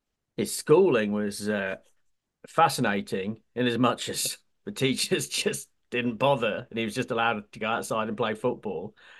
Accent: England, United Kingdom; this might have stuck out more to me as an English person

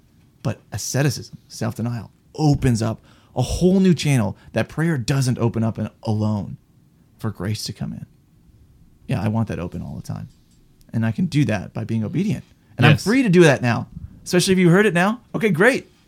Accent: Wisconsin, United States; I'm from Wisconsin originally, okay?

